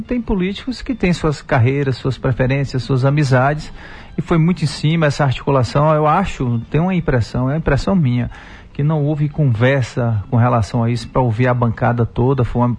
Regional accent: Vitória da Conquista, Bahia, Brazil; eu sou daqui de Conquista. Conquista tem umas expressões assim que são bem típicas, né? Tipo enrabar.

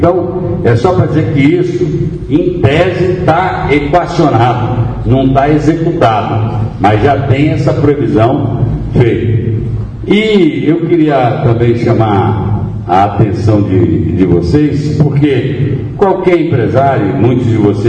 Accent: Bahia, Brazil; Eu quero saber o que é bom para a minha terra, o que é bom para a Bahia e para o Brasil.

